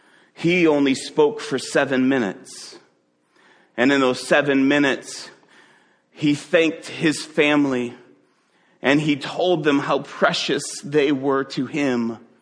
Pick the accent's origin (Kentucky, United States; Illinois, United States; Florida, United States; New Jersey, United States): Illinois, United States; Chicago; For me, since I grew up around the Chicagoland area, I grew up loving watching Michael Jordan.